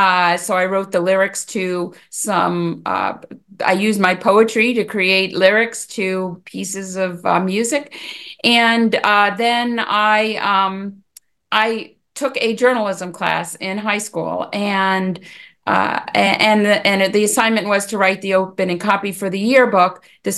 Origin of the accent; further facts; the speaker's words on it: New York, United States; I'm from New York, so you can imagine I checked some boxes there.